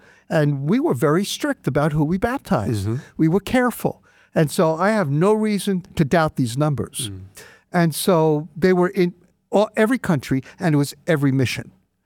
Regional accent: New York, United States; I'm a New Yorker.

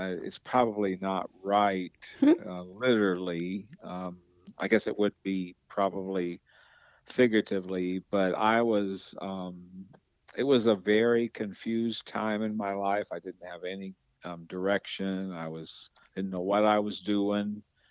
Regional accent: Fremont, Nebraska, United States; I'm from Fremont, Nebraska, which turns out to be about 30 miles from the major center in Nebraska, which is Omaha.

